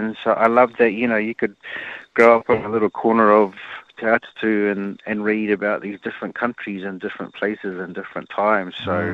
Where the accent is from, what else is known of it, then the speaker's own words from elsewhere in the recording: Auckland, New Zealand; Yeah, that's right. I grew up in West Auckland, proud Westie.